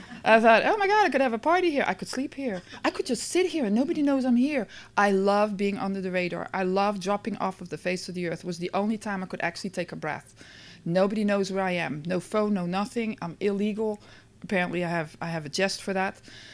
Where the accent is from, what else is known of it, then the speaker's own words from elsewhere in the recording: Netherlands; English is a second language; moved away; So I grew up in the Netherlands and I came here and I was a bartender for many years